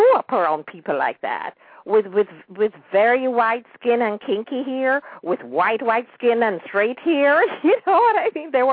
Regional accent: Kingston, Jamaica; my family is from Westmoreland. So I was born and raised in Kingston, but I did a lot of visiting and staying in Westmoreland.

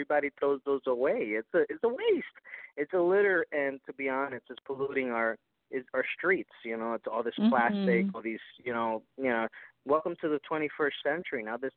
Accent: Florida, United States; I'm Hispanic, and I was raised here in Florida.

